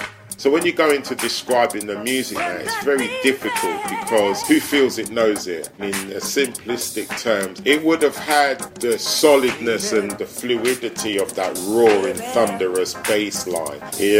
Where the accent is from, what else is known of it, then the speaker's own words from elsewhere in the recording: United Kingdom; So as a young man, you're carving your way through society growing up in Britain, and not being able to appreciate when Britain was great, what was going on, because we were taking all those elements.